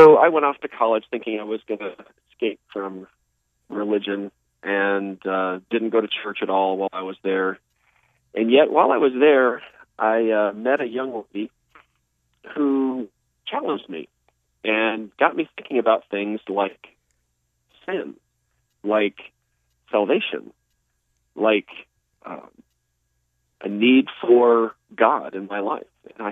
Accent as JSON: {"language": "English", "region": "Virginia", "country": "United States", "tie": "born or raised there", "also_born_or_lived": "Bangkok, Thailand", "said": "Born in Bangkok, Thailand, traveled around the world with my parents, none of which I remember, though, and really spent most of my time in the East Coast of the United States, in Virginia"}